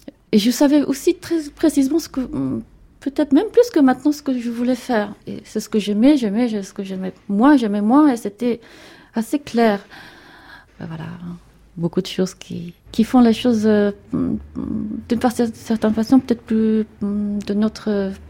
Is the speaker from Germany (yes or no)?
yes; Germany; quand j'étais petite en Allemagne, j'adorais aller à l'école dimanche